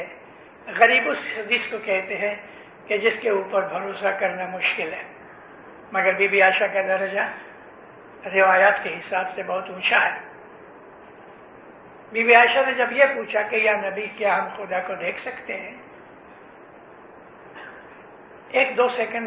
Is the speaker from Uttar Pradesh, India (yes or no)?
no; Amritsar, Punjab, India; born there; میں امرتسر میں پیدا ہوا ہوں, میرے شہر کا وہ مولوی تھا عبید اللہ نے, یعنی سنی مولوی تھا.